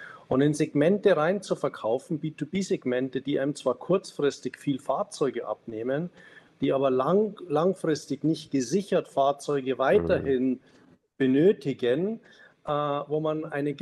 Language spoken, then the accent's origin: German; Munich, Bavaria, Germany; man hat als Münchner immer eine gewisse, man schaut immer auf BMW. Das sind aber die Großen hier in München, ne?